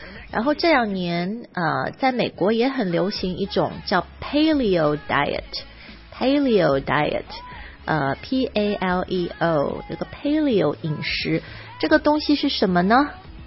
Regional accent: China; 觉得就是我们中国人都很诚实

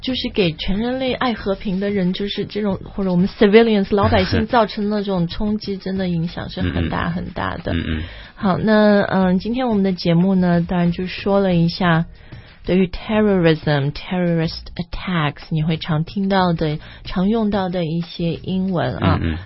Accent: China; 然后虽然我是中国人但就看完全难以相信

